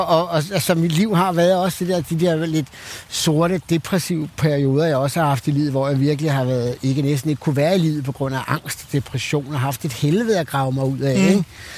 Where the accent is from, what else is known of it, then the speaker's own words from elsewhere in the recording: Gladsaxe, Capital Region of Denmark, Denmark; Ja, jeg er opvokset i Gladsaxe.